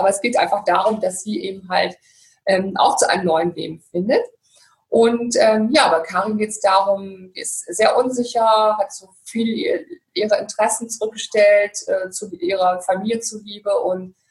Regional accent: Northern Germany, Germany; ich bin Norddeutsche

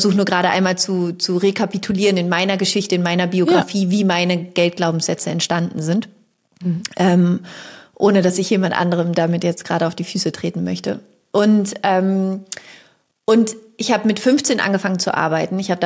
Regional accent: Germany; ich bin in Deutschland groß geworden, ne?

